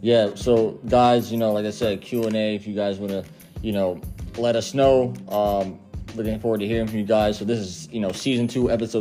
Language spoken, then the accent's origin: English; New York City, New York, United States; Yeah, born in the Bronx, raised in the Bronx of New York.